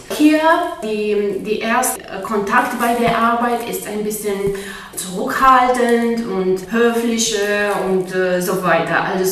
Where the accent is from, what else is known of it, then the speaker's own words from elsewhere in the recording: Romania; German is a second language; now in Germany; Ich komme aus Rumänien … Ich lebe seit 4 Jahren in Deutschland.